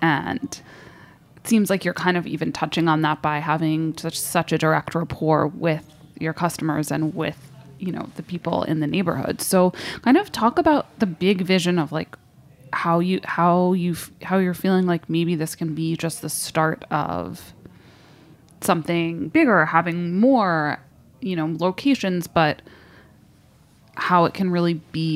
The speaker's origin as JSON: {"language": "English", "region": "New York", "country": "United States", "tie": "born or raised there", "said": "and I grew up in New York, so I have a lot of experience with bodegas."}